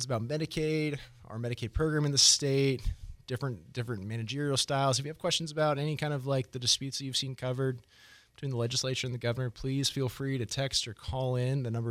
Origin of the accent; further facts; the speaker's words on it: Florida, United States; I grew up in South Florida, so we did not have a strong hunting tradition in my family.